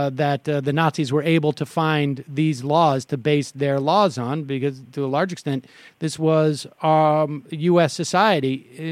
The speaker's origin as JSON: {"language": "English", "region": "Massachusetts", "country": "United States", "tie": "born or raised there", "said": "as I was growing up in Massachusetts"}